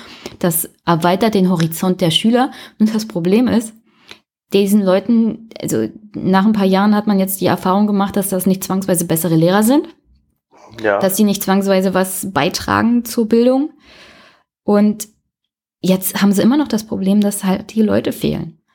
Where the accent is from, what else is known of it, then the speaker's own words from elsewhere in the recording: Brandenburg, Germany; ich komme ja aus Brandenburg, eher auch so abgehängte Region, ländlicher Raum.